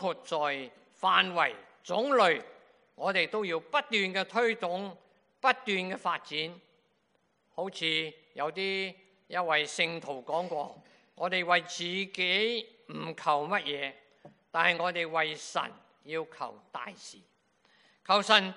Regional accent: Guangdong, China; 我们广东人，我们不懂北方人那些的生活习惯，讲话的时候沟通上有问题

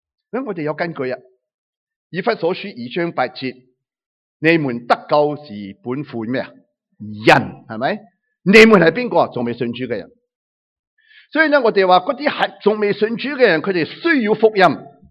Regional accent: China

